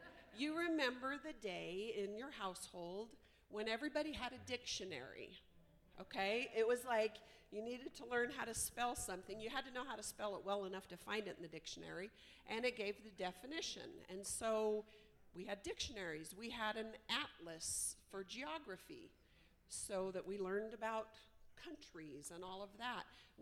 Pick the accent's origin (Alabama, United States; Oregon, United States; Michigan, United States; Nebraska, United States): Oregon, United States; Bend; I grew up in Oregon, and I could learn what the entire country was like without ever leaving Oregon just by studying a map. So Oregon, I understood. We grew up in Bend